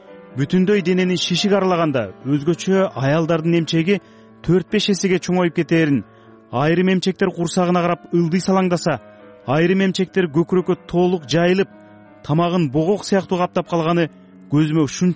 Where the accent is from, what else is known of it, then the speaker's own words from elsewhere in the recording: Karagochkor, Osh Region, Kyrgyzstan; Өзгөн районун кыдырганыма 3 күн болгондо өзүмдүн туулуп өскөн кыштагым Карагочкорго жөнөдүм.